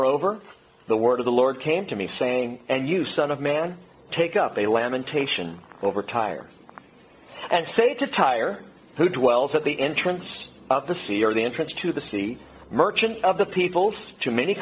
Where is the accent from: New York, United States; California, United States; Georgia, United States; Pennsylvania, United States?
California, United States; growing up in Southern California, child of suburbs of L.A., you know, there was a time in my life where I was like, yeah, I live in L.A.